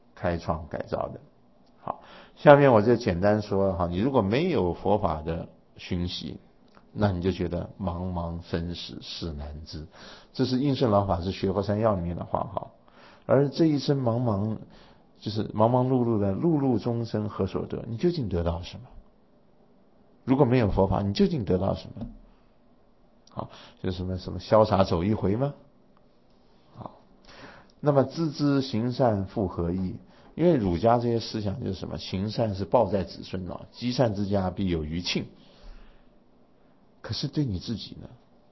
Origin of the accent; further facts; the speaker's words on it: China; 所以我们中国人呢一直就是跟他意思一样哈